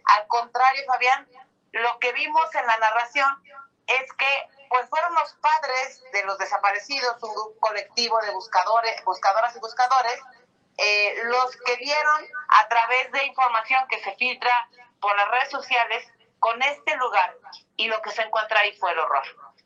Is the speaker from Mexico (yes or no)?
yes; Mexico; Hemos perdido toda capacidad de asombro como mexicanos.